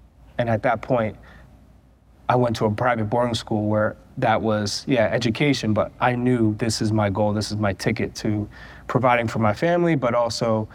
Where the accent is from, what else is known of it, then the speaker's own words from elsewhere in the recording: New Hampshire, United States; I grew up in New Hampshire, which, one, it's all white kids that didn't play soccer for the most part.